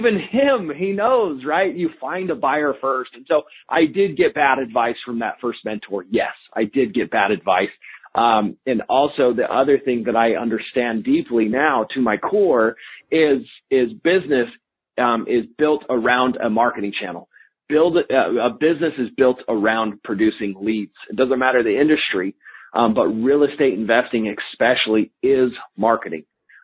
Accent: Utah, United States; Yeah, so I'm actually here in Utah, my home state where I grew up, love the mountains here

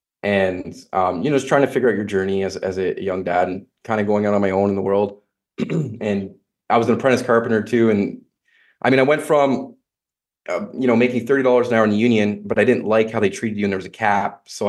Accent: Canada; I'm a Canadian that's too honest.

